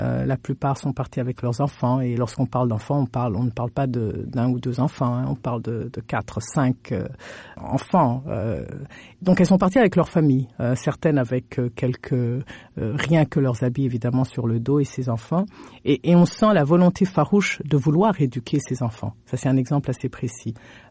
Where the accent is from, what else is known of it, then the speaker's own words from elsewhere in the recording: Burundi; en tant que Burundaise, en tant que patriote